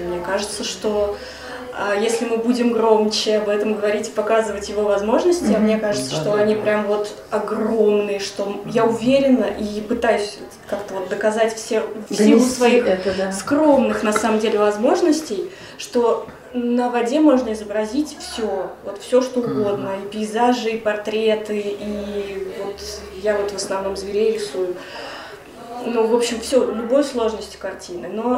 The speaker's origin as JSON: {"language": "Russian", "town": "Nizhny Novgorod", "region": "Nizhny Novgorod Oblast", "country": "Russia", "said": "Да, я из Нижнего Новгорода."}